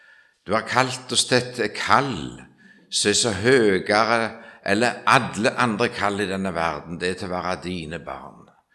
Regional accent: Rogaland, Norway; accent: Ryfylke dialect; for jeg har en dialekt som er ganske grov fra Ryfylke.

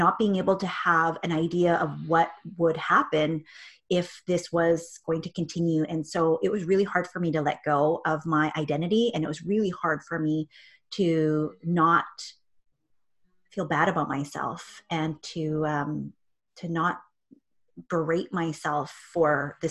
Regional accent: Vancouver, British Columbia, Canada; now in Victoria, Canada; I am recently relocated. I'm born and raised in Vancouver, living now in beautiful Victoria. So I'm Canadian. You might hear my accent as we go along.

